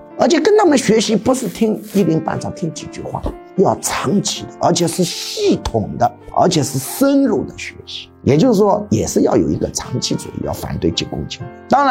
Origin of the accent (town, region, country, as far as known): China